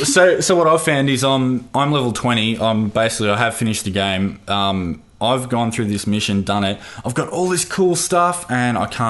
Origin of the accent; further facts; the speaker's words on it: Canada; I'm fucking Canadian.